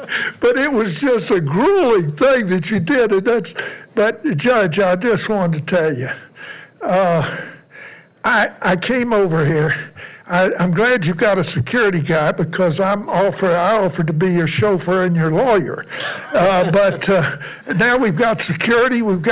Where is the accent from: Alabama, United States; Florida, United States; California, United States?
Alabama, United States; I'm from Alabama, you know, sort of, I got a problem, going to have to go back.